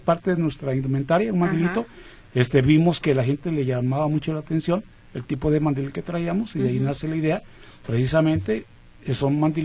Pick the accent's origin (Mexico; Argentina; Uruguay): Mexico; Guadalajara, Jalisco; yo creo que ese es el sentido de pertenencia que como jaliscienses tapatíos tenemos